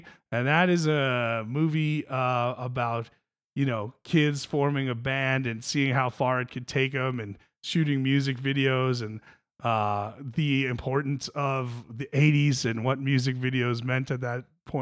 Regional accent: New Jersey, United States; Like, I grew up in North Jersey, so like I'm like kind of periphery around that and everything.

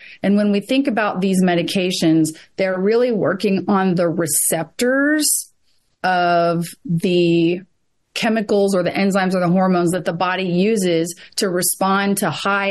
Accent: Kentucky, United States; And I don't think either pronunciation is right or wrong. I'm from Kentucky, so I say

